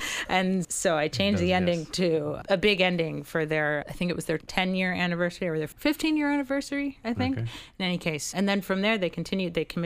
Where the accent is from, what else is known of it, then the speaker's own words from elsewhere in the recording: New York, United States; growing up in New York and where I grew up specifically in the Lower East Side, being around a diverse group of people